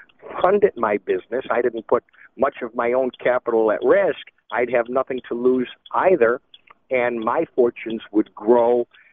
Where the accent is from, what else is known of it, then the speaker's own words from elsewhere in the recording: Dana Heights, New York, United States; And when I grew up in Dana Heights, our tax burden was about $1,850 for the year.